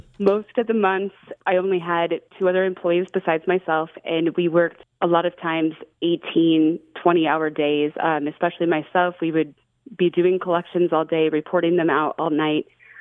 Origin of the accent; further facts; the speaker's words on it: Montana, United States; I'm born and raised in Montana. I grew up in the Flathead, and I've lived here for most of my life.